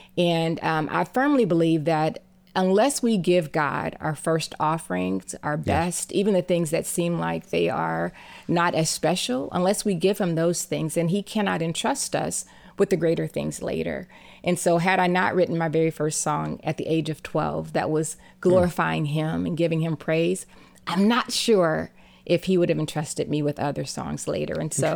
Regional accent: Cincinnati, Ohio, United States; also born or lived in Texas; now in Nashville, United States; I landed in Texas for a while, but I grew up in Cincinnati, Ohio.

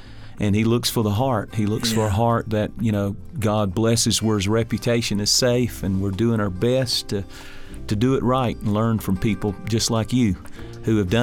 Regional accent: North Carolina, United States; You know, I'm from Eastern North Carolina. I lived in a cornfield. My parents lived there for a while.

